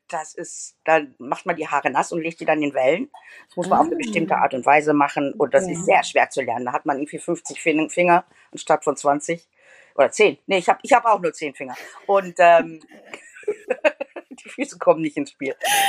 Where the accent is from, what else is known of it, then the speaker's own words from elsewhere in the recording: Gelsenkirchen, North Rhine-Westphalia, Germany; Ich bin aufgewachsen, geboren im Marienhospital und dann aufgewachsen in Brunkhöhlen, in der Posener Straße.